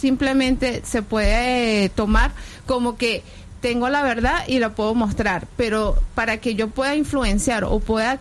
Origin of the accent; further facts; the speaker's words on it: Venezuela; ya como pueblo venezolano, nosotros como ese es lo que representa el país